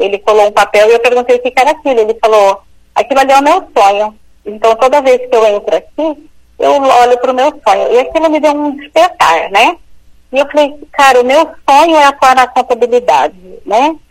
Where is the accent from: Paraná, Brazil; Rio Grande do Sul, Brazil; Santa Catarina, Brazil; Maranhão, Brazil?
Paraná, Brazil; Paranavaí; Eu sou do interior do Paraná, né, eu vim de Paranavaí